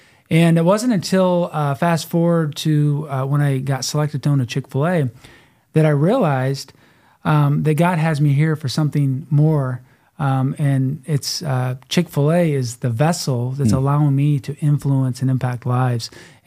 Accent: Jackson, Michigan, United States; So I grew up in Jackson, Michigan.

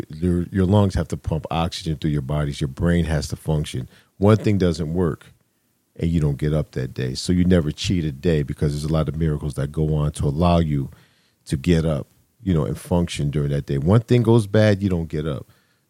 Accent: Hamden, Connecticut, United States; I grew up in Hamden, K through 12, Hamden Public Schools, and from the mean streets of Wintergreen, you know, to college at Morris Brown College.

